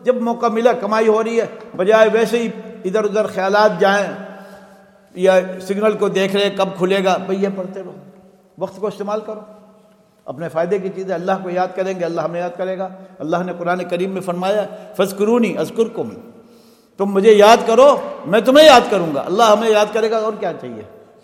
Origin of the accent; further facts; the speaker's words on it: Medina, Al Madinah Province, Saudi Arabia; also born or lived in Mecca; میں تو چونکہ مکہ مکرمہ میں پیدا ہوا، حضرت نے تو مدینہ فرمایا، لیکن میں مکہ میں پیدا ہوا اور مدینہ میں میری رہائش 6 مہینے سے ہے الحمدللہ، 6 مہینے کی عمر سے.